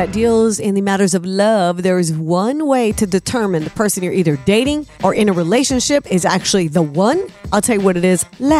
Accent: the South, United States; I'm from the South. We call it old-timers.

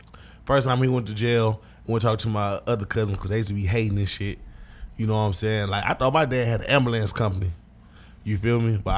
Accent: Texas, United States; Southwest Alley, Texas.

